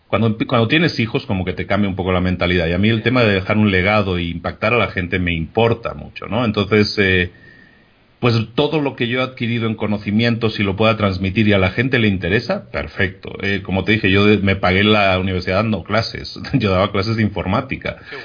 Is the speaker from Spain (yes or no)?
yes; Barcelona, Catalonia, Spain; yo soy de Barcelona.